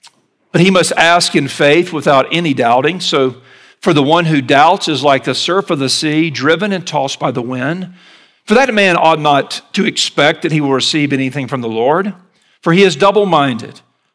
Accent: the South, United States; Look, I'm from the South, okay? Southerners have perfected the art of the inauthentic invitation.

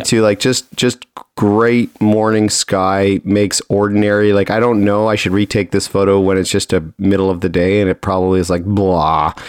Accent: Tübingen, Baden-Württemberg, Germany; I can't wait to see this in the calendar of Tubingen photos that they use of my hometown.

